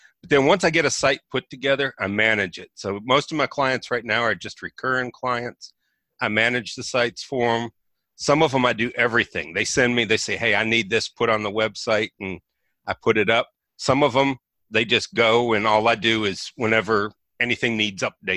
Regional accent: Roanoke, Virginia, United States; also born or lived in Buffalo; now in Pittsburgh, United States; In the past of, well, I was born in Buffalo. So, and I lived there long enough to be a lifelong Bills and Sabres fan. And then we moved to Roanoke, Virginia, which is where I call home.

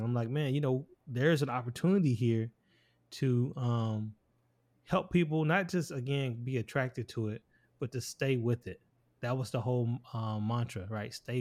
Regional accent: Southern United States, United States; Born and raised in the South, southern part of the United States. I'm African-American.

